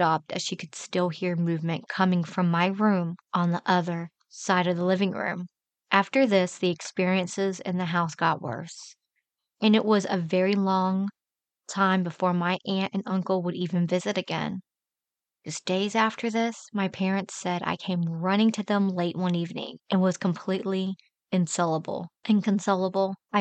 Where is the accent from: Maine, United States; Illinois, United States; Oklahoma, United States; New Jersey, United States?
New Jersey, United States; I grew up in South Jersey. The neighborhood's property directly next to me was owned by the Emperor and Empress of Philippine Islands, Ferdinand Marcos.